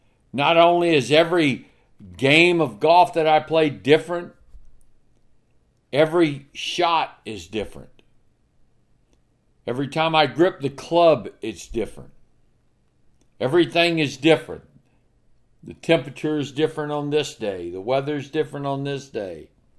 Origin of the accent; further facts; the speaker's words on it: Texas, United States; We live in Texas, born and raised in Texas, and when I was growing up, it was all about the Alamo.